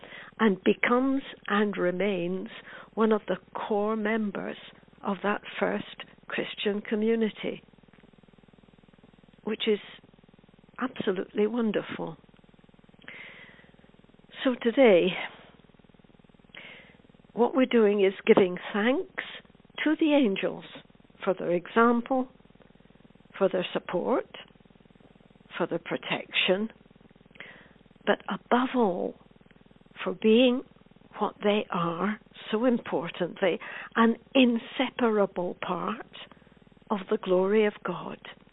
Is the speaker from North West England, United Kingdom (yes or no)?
no; Scotland, United Kingdom; the Bible I grew up with in the Presbyterian Church of Scotland